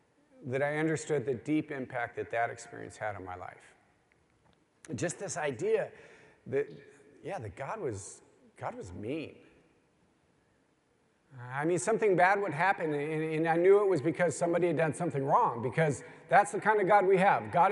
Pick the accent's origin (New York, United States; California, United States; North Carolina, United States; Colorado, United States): Colorado, United States; I'm from born and raised in Colorado, and I was in Southwest Colorado, and Jim was up in Denver.